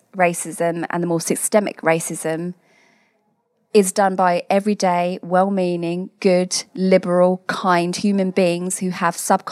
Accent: East of England, United Kingdom; I grew up in Hertfordshire. I one of very few families of colour.

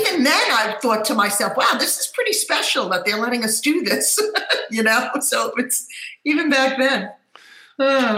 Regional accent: New Jersey, United States; We used to go all the time down the Jersey Shore, and I grew up in New Jersey.

